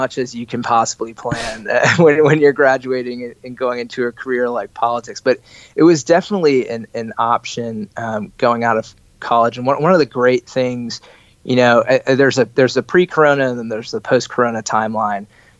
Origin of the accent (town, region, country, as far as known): Virginia, United States